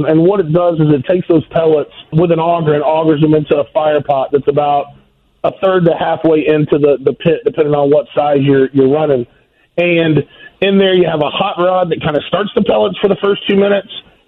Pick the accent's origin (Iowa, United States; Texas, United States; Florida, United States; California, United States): Florida, United States; Lakeland; I'm going to be here in my hometown of Lakeland, Florida.